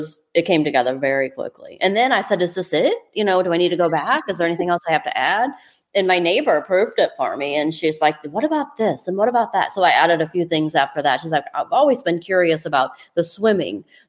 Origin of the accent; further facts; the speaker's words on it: United States; I mean, we're from Clinton County.